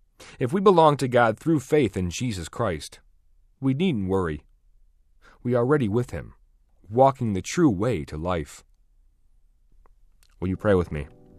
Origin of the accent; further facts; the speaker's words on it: Newport, Rhode Island, United States; Growing up near Newport, Rhode Island, a place with many mansions, I often dreamed of living in one.